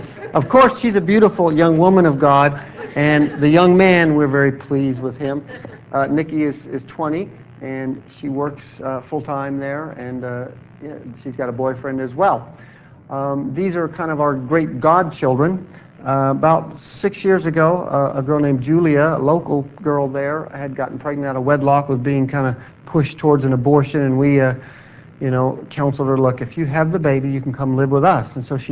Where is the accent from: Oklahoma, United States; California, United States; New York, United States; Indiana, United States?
California, United States; San Bernardino; We come from Southern California, and we grew up in San Bernardino area, and we lived almost next door to one another, or back to back, and we started dating.